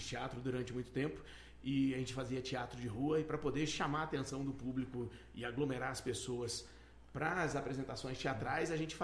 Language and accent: Portuguese; Nova Friburgo, Rio de Janeiro, Brazil; now in Vitória da Conquista, Brazil; Eu sou do interior do Rio de Janeiro, da cidade de Nova Friburgo. Vou fazer 20 anos agora morando em Vitória da Conquista.